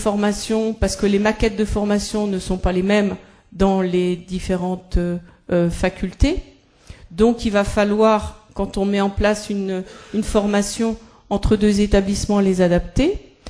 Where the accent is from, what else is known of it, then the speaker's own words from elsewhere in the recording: France; on n'est pas là pour aller faire du push parce qu'on est français